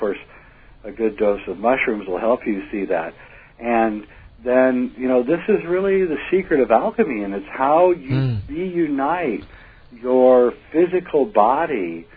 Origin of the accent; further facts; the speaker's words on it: Nebraska, United States; You know, in Missouri, as when I grew up in Nebraska, you know, we have tornadoes.